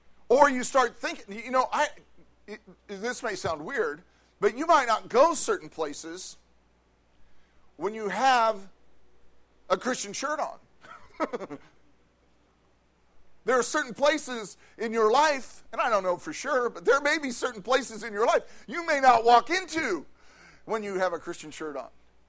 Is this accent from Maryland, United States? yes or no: no; Fair Oaks, California, United States; I was from this area, right, in this neighborhood. I grew up in Fair Oaks, went to Del Campo High School. I was in this area.